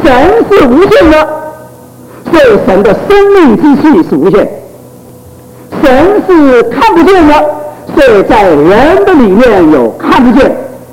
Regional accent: China; 我们中国人说，一生一个最大的成功是什么？立德，立功，立言。

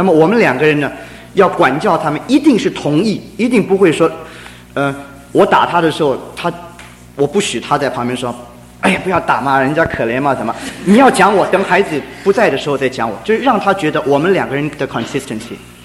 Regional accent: China; 有的时候我们中国人可能有一点怕羞，哎呀，在儿女面前亲热

